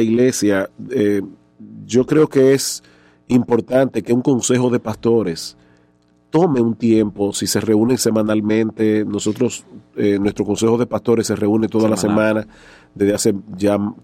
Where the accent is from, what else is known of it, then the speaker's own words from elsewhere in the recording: San Juan de la Maguana, San Juan, Dominican Republic; born there; Ah, mi pueblo. Ahí fue donde yo nací, sí, San Juan de la Maguana.